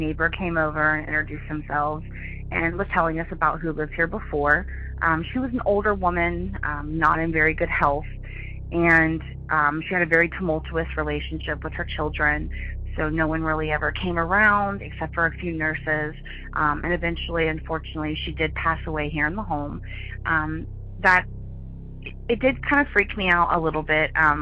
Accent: Jacksonville, Florida, United States; I'm from Jacksonville, Florida.

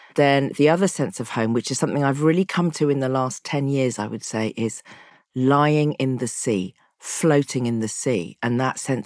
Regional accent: South West England, United Kingdom; And because of growing up in the Cotswolds with my dad and my brother and me being the only black people for about 70 million miles around

